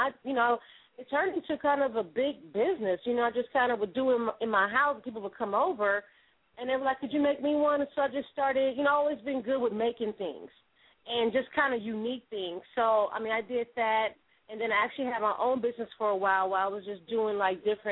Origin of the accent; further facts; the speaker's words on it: Richmond, California, United States; also born or lived in Oakland; I'm from the Bay Area, from Richmond by way of Oakland.